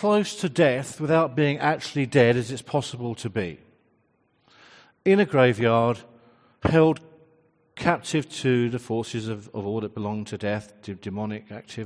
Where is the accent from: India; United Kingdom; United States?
United Kingdom; England; I don't think as an English person I can get away with saying salvos. I just can't get the right intonation.